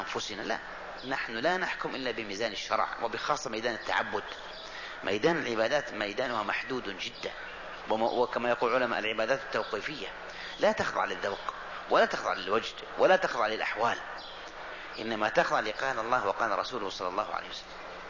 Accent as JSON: {"language": "Arabic", "country": "Morocco", "said": "لما دخل وقت عندنا في المغرب"}